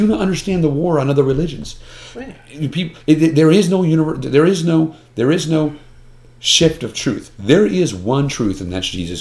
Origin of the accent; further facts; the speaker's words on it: New York, United States; I'm from New York.